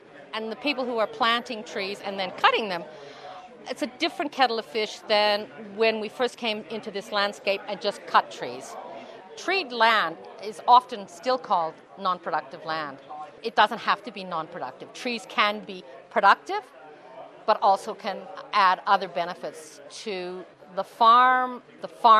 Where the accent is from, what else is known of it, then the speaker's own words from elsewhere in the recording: Canada; moved away as an adult; also born or lived in Papua New Guinea; I come from Canada, and I went to Papua New Guinea as a young woman and taught forestry in Papua New Guinea